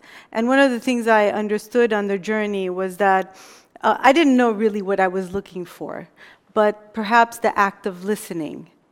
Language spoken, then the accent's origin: English; Bethlehem, West Bank, Palestine; moved away; as I've lived in four continents due to exile. I'm originally from Bethlehem, not Pennsylvania.